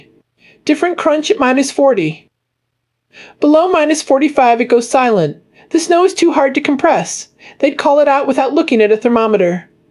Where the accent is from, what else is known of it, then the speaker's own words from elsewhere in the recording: Minnesota, United States; I grew up in Minnesota. I thought I knew cold. I didn't know cold.